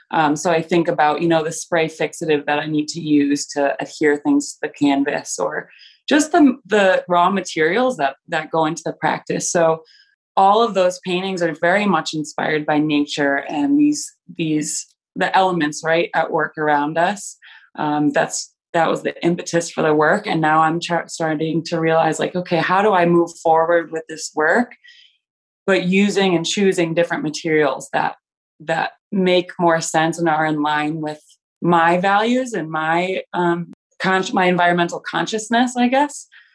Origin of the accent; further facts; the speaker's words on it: Stratford, Connecticut, United States; now in Albany, United States; I grew up in Stratford, Connecticut, so about 2.5 hours away from here. I moved to Albany in 2007 to pursue my BFA